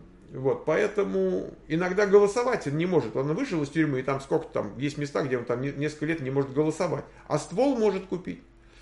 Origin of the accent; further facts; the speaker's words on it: Moscow, Russia; now in United States; все-таки мы из Москвы. И нам как-то привычно жить и в большой стране, и в большом городе.